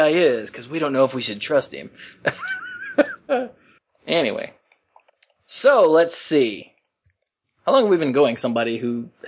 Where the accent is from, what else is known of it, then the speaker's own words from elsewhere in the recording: the South, United States; born there; I was born in the South, but that part didn't affect me, thank goodness.